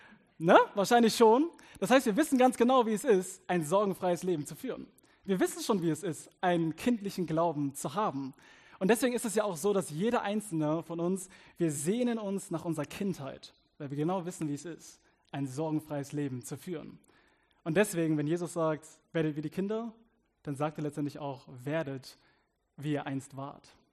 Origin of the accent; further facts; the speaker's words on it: South Africa; Und ich komme hier aus Südafrika, aus einem Township